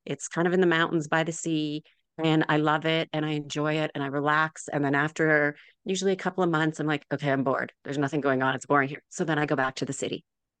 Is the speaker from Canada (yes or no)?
yes; Canada; moved away; I've lived now in 5 different countries, including my home country of Canada.